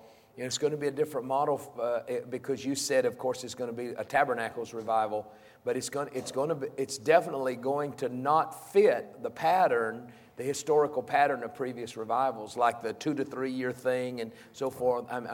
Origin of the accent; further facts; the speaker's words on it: the South, United States; I mean, you know, in a natural world, I'm from the South. I've eaten too much fried chicken.